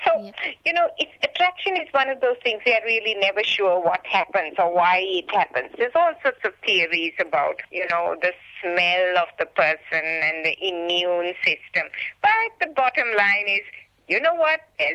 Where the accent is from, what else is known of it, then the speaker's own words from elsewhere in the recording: Sri Lanka; Now, you're from the subcontinent and I'm from Sri Lanka, so we are subcontinentals.